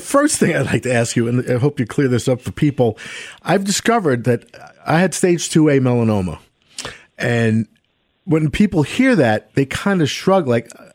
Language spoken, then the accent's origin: English; Brooklyn, New York, United States; I grew up in New York City, but Brooklyn particularly, which is in the Atlantic Ocean, I went to the beach constantly as a kid.